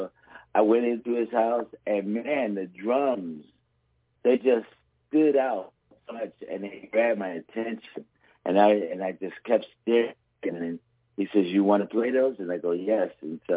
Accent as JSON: {"language": "English", "town": "Philadelphia", "region": "Pennsylvania", "country": "United States", "tie": "born or raised there", "said": "Well, no, it's just that in Philadelphia, in the city of Philadelphia, on every block, there's musicians."}